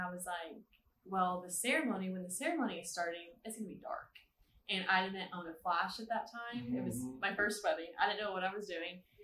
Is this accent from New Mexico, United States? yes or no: no; New Braunfels, Texas, United States; So I'm originally from New Braunfels.